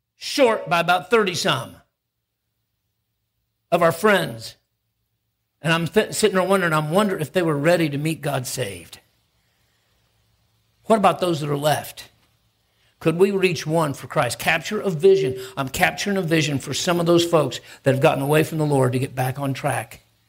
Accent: United States; I'm getting ready to return to my hometown for revival in next month. I got a phone call, and they said … we want you to come back. It's not just about missions. We want you to hold a revival for Powell County.

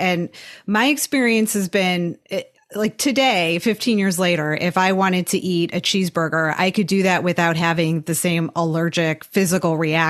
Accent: Midwest, United States; I grew up in the Midwest in an immigrant household where we ate like fatty sausages and liver and like everything had meat.

